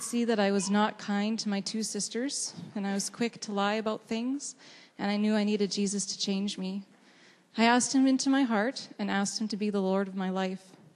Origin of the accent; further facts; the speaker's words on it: Dauphin, Manitoba, Canada; born there; I was born in Dauphin, Manitoba. I was baptized as a baby, the firstborn child of my parents. I grew up attending church.